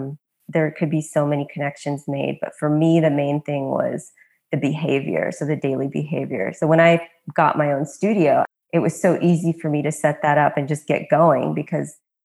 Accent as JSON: {"language": "English", "town": "San Luis Obispo", "region": "California", "country": "United States", "tie": "born or raised there", "lives_now": "Los Angeles, United States", "said": "I am originally from Los Angeles, and I was mainly raised in a small town called San Luis Obispo, which is on the central coast of California. And I'm back in LA now."}